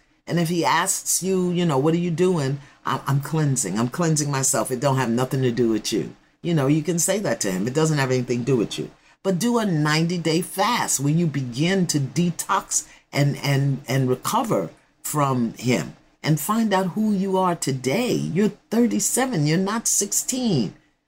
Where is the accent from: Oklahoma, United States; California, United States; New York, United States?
New York, United States; Brooklyn; but that's just me. I'm from Brooklyn.